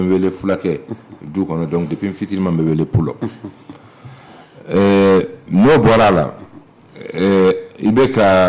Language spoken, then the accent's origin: French; Mopti, Mali; donc je suis originaire de la région de Mopti et voilà.